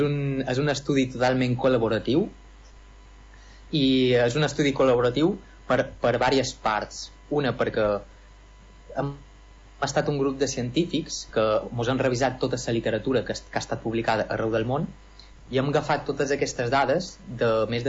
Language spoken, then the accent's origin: Catalan; Balearic Islands, Spain; jo sóc de Balears, i aquí hi ha una extensió molt gran de praderies marines